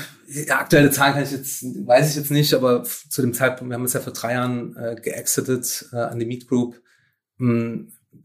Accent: Dresden, Saxony, Germany; ich komm ursprünglich aus Dresden. Ich war damals Schüler am Gymnasium

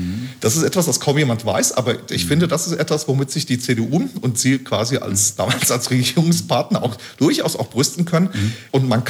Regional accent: Flörsheim am Main, Hesse, Germany; ich habe dann sofort den deutschen Pass beantragt und habe in Flörsheim am Main, meine Heimatgemeinde, war ich dann der Erste, der nachträglich eingebürgert wurde.

